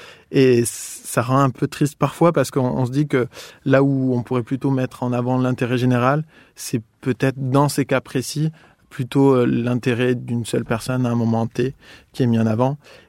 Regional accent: Pau, Nouvelle-Aquitaine, France; je suis né et j'ai grandi à Pau, dans le sud-ouest de la France.

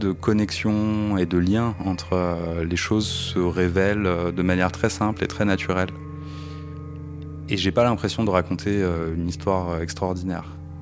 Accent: Paris, Île-de-France, France; born there; Moi je suis né à Paris dans le 18e

